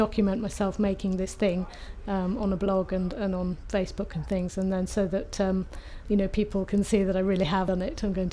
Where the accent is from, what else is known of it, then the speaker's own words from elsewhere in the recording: Birmingham, West Midlands, United Kingdom; My date of birth is the 17th of June 1965 and I'm from Birmingham.